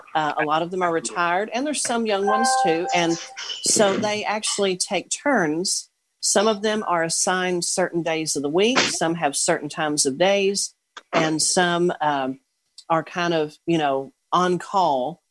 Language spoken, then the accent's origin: English; Owensboro, Kentucky, United States; I'm from Owensboro, Kentucky.